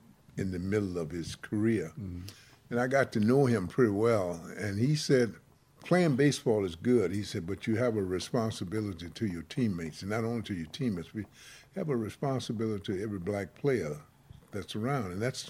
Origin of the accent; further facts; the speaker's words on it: Mobile, Alabama, United States; as a little boy growing up in Mobile, Alabama.